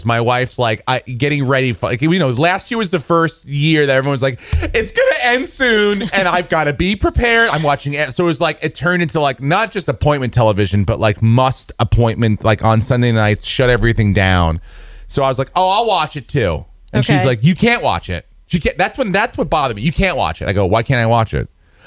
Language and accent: English; New York, United States; accent: New York; New York. Okay. Long Island, New York.